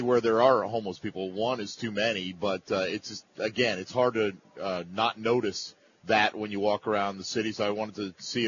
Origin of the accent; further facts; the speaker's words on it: Jacksonville, Florida, United States; I'm from Jacksonville, Florida. A lot of Gator fans there.